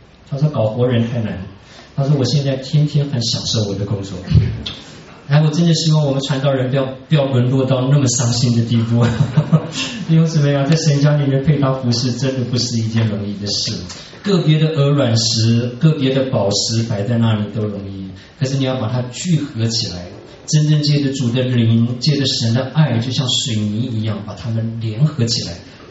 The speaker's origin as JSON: {"language": "Chinese", "country": "China", "said": "明明我们是外国人，可是我们看到美国人都叫他们老外"}